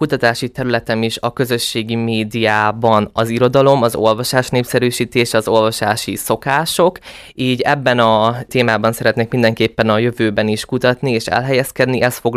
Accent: Szeged, Csongrád-Csanád, Hungary; born there; egyébként én Szegeden születtem is, és nagyon sokat jártam is a szüleimmel kiskoromtól kezdve Szegedre

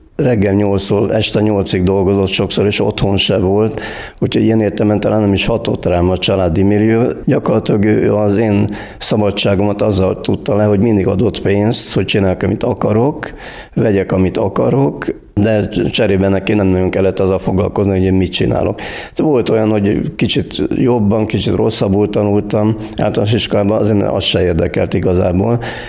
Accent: Kiskunhalas, Bács-Kiskun, Hungary; born there; Hát itt születtem Halason, már több mint 65 éve, tehát már nyugdíjas is vagyok bőven, 52-ben, ezek az 52-ben. Testvérem nincs.

